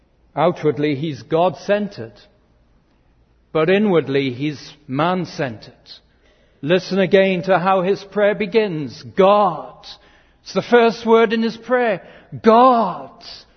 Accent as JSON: {"language": "English", "country": "United Kingdom", "said": "I see it as the hangover of empire in my home country, that somehow British people are special."}